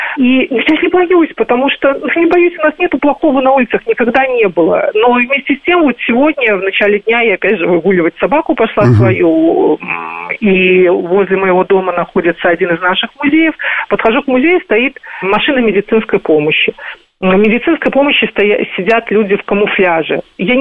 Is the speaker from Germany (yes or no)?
no; Minsk, Belarus; Я всю жизнь живу в Минске, я минчанка.